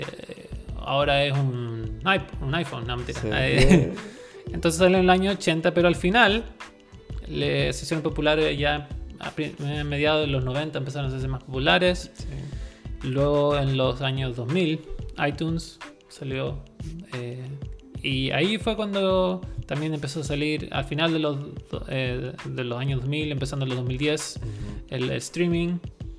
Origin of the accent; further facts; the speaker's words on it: Chile; accent: Chilean; now in United States; Mi acento es chileno todavía, pero estoy en los Estados Unidos.